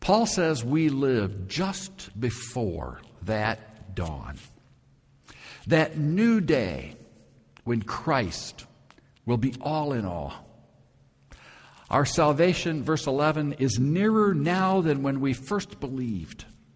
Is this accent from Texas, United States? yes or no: no; Oskaloosa, Iowa, United States; now in Colorado, United States; And on the way back to Colorado, we would usually make Ostalusa, Iowa, my hometown, the last stop on our way on through to Denver.